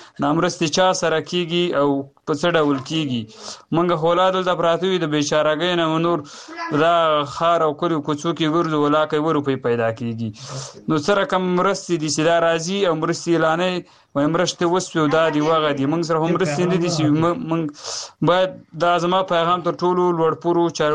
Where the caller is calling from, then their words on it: Kabul, Afghanistan; له کابل ولایت څخه د ستاسو سره په تماس کې يم.